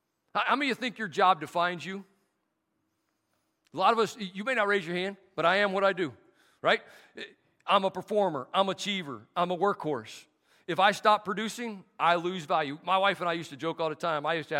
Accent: Arkansas, United States; I used West Virginia earlier. I'm from Arkansas. I'm from Arkansas. We got no branches there. We all related.

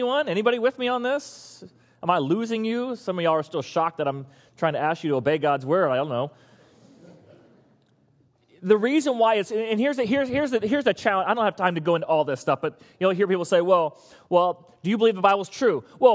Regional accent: West Palm Beach, Florida, United States; also born or lived in Portsmouth; I was born at Portsmouth Naval, but my dad got out of the Navy shortly thereafter, and I grew up in West Palm Beach.

